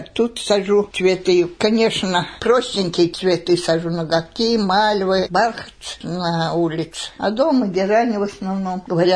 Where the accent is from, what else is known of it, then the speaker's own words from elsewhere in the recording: Zelenets, Ulyanovsk Oblast, Russia; born there; Я родилась очень далеко, в Ульяновской области, Теренгульский район, село Зеленец.